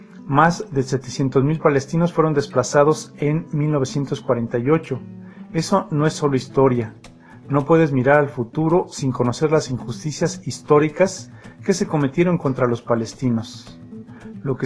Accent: Nazareth, Northern District, Israel; moved away as an adult; now in Jerusalem; yo soy de Nazaret y cuando empecé a vivir en Jerusalén en 2008, la vida cambió totalmente para mí.

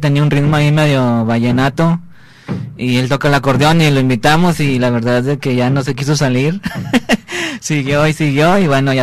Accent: Monterrey, Nuevo León, Mexico; somos dos de la Unidad Modelo, que somos dos hermanos, mi hermano Tony y yo.

